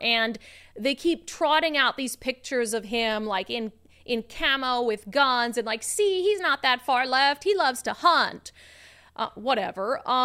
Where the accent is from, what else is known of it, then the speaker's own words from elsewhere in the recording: Minnesota, United States; I'm from Minnesota and I grew up around hunting.